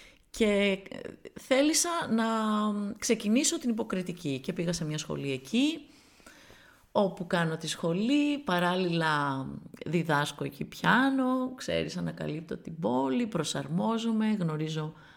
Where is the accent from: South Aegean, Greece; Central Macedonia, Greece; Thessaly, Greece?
Central Macedonia, Greece; Thessaloniki; now in Athens, Greece; Δηλαδή όταν έφυγα από τη Θεσσαλονίκη να πάω στην Αθήνα να γίνω ηθοποιός, άκουσα και διάφορα